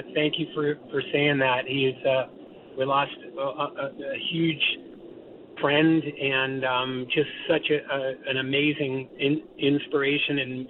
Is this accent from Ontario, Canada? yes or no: yes; Toronto, Ontario, Canada; as a guy growing up in Toronto and idolizing the band